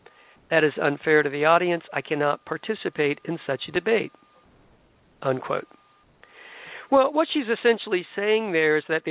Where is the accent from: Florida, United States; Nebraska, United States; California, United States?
Florida, United States; Tampa; also born or lived in Virginia; now in North Carolina, United States; Now, I've been in North Carolina for over 20 years. I lived in Virginia for a few years before that, but I grew up in Tampa.